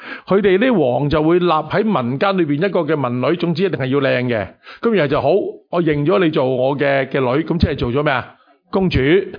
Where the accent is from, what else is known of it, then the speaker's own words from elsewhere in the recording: China; 我系中国人生嘅中国人啦，系咪先？